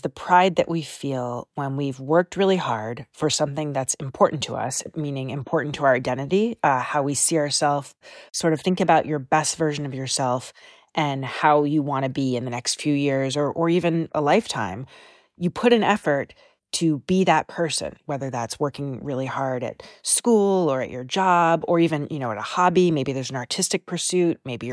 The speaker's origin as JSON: {"language": "English", "country": "Canada", "said": "many Canadians are very proud of being a Canadian. And the result is that we care not just about how our own individual self succeeds"}